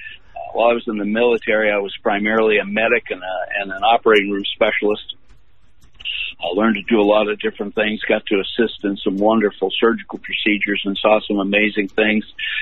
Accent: New Hampshire, United States; I grew up in New Hampshire, like you said, and I went in the service in 1971.

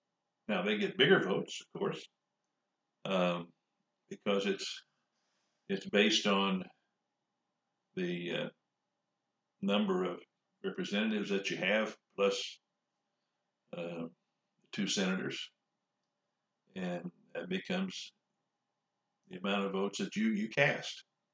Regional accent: Illinois, United States; One reason is I grew up in Southern Illinois, and in 1952, the Democrat candidate for president was going to be Adlai Stevenson, who was our governor.

